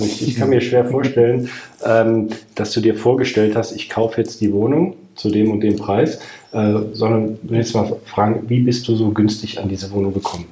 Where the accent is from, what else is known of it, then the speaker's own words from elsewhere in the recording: Cologne, North Rhine-Westphalia, Germany; Also ich wollte gerade sagen, ich komme aus Köln